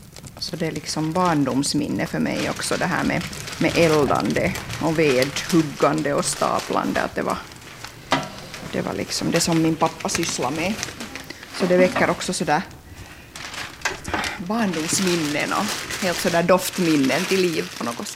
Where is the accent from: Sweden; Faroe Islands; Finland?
Finland; Terjärv, Ostrobothnia; now in Jakobstad, Finland; Jag är född och uppvuxen i Terjärv.